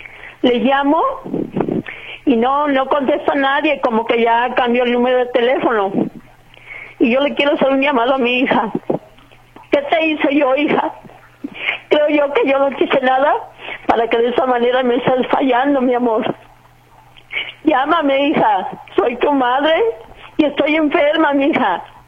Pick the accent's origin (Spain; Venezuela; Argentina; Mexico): Mexico; Tlajomulco de Zúñiga, Jalisco; De aquí, del municipio de Tlajomulco, de Zúñiga.